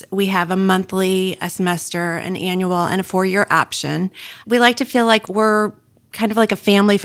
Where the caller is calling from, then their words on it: St. Louis, Missouri, United States; I'm calling from St. Louis, Missouri